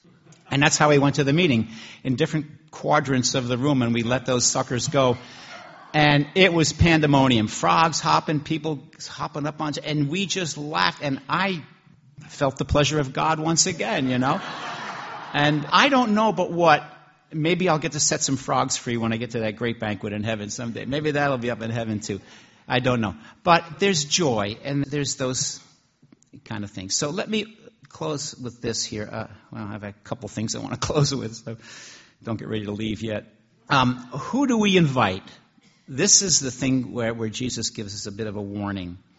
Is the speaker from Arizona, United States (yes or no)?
no; New Jersey, United States; And then I remember at a youth retreat that I went to when I grew up in New Jersey